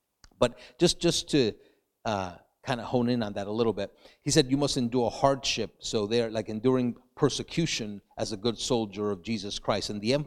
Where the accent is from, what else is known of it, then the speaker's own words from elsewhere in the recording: New York City, New York, United States; also born or lived in Dominican Republic; I grew up in New York City. From there, we went to Dominican Republic.